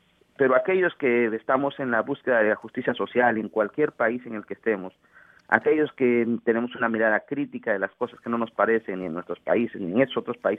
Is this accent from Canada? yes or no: yes; Canada; Yo creo que soy de esos canadienses como del sótano, porque soy canadiense también